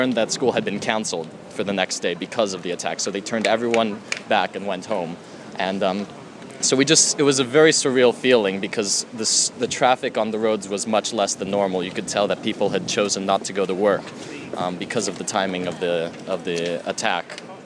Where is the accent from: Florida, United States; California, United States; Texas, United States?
California, United States; Los Angeles; Los Angeles, California.